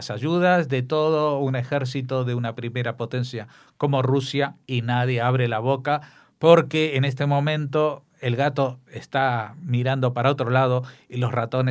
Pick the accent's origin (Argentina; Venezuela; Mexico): Argentina; en mi tierra, en Argentina